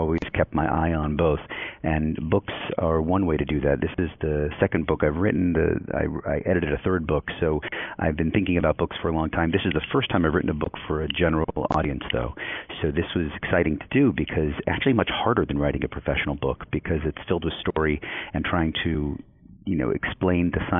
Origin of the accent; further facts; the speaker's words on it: California, United States; I knew people who were affected by it growing up in the Bay Area who were sick.